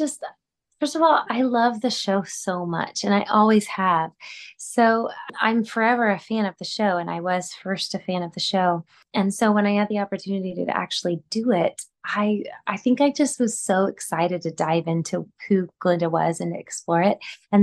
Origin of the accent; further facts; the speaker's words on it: Texas, United States; I mean, so I'm from the Gulf Coast of Texas. Like, it's basically Florida. Like, it is so, it's balmy, it's humid.